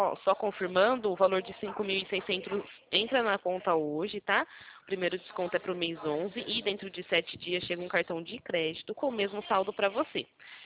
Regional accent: São Paulo, Brazil; sou do estado de São Paulo.

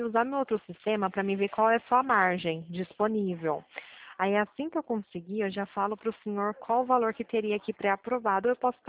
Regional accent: Pirassununga, São Paulo, Brazil; Eu sou de Pirassununga, interior de São Paulo.

